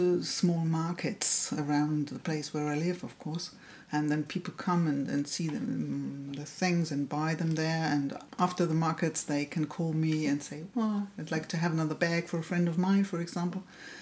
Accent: Hesse, Germany; Yes, I'm from Germany, near Frankfurt.

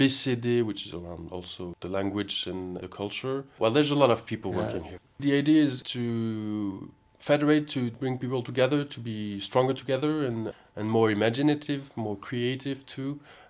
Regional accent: Brittany, France; also born or lived in Corvallis, United States; I'm French, Breton, and European, of course.

